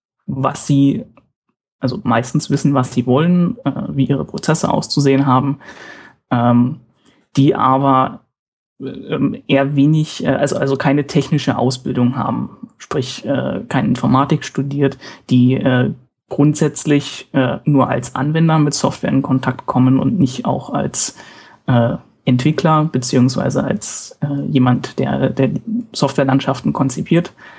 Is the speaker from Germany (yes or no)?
yes; Brandenburg, Germany; now in Stuttgart, Germany; ich bin extra fürs Studium nach Stuttgart gekommen, ursprünglich komme ich aus der Umgebung von Berlin.